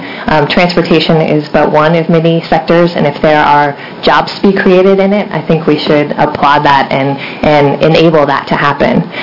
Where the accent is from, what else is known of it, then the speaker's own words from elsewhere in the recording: Portland, United States; Born and raised in Portland, now Colorado.